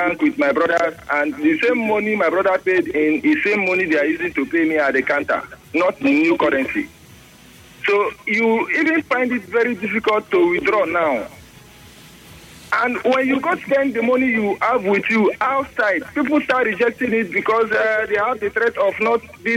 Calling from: Port Harcourt, Rivers, Nigeria; I'm calling from Port Harcourt, actually.

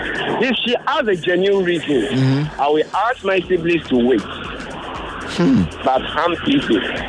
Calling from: Maryland, United States; I'm coming from Maryland.

